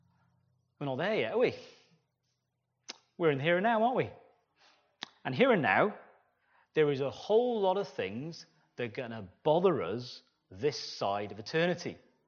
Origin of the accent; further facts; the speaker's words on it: Cardiff, Wales, United Kingdom; I'm a city boy, okay? I'm from Cardiff.